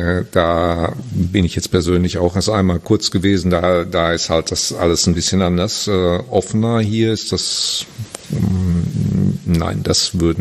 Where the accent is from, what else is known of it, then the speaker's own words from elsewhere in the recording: Germany; ich bin Deutscher